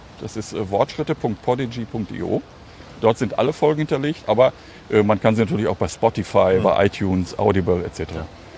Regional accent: Hagen, North Rhine-Westphalia, Germany; in meiner Heimatstadt Hagen, also in meiner alten Heimatstadt Hagen

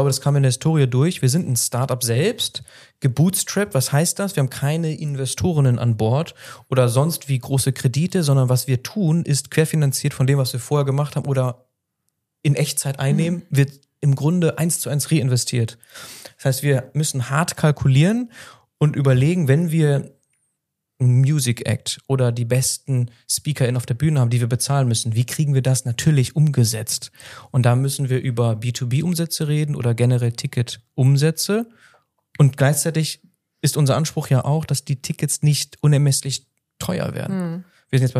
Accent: Münster, North Rhine-Westphalia, Germany; wir sind ja Münsteraner, wir lieben die Region

